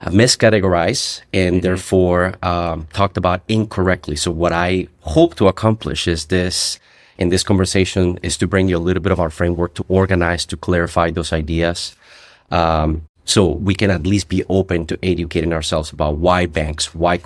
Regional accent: Colombia; now in United States; It's actually 5,000 miles south in Columbia, South America that I was born. I was born and raised in Bogota, in Barranquilla, Colombia. And I came to the United States with my father and my brother in 2006

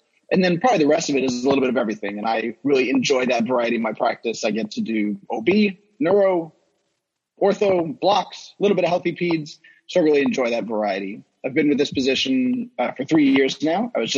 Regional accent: Florida, United States; And then took that knowledge to Orlando, where I'm originally from South Florida. So kind of kept it somewhat close to home.

